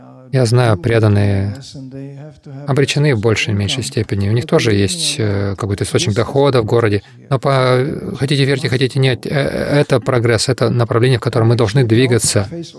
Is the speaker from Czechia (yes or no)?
yes; Prague, Czechia; Я вырос в Праге. Это был такой спящий город, сломанные эти заводы, разрушенные.